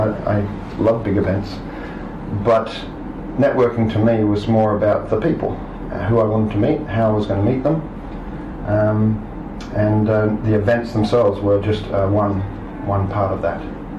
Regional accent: Australia; now in Japan; So I'll tell you a little bit more about my background. I am Australian, as he said, and I came here Golden Week 2003.

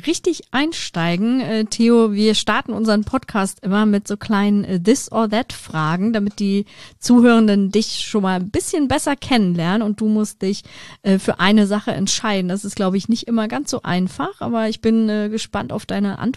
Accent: Cologne, North Rhine-Westphalia, Germany; Und Köln, da muss ich natürlich die Fahne hochhalten, meine Heimatstadt.

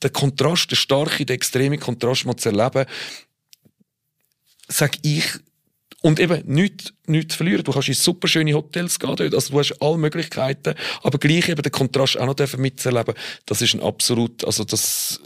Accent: Switzerland; bei uns in der Schweiz

